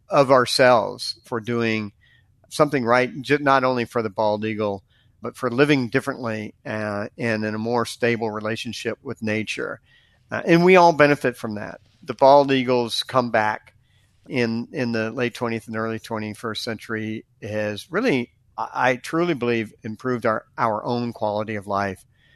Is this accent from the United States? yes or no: yes; Florida, United States; I didn't grow up with bald eagles. And I grew up in Florida. I never saw bald eagles.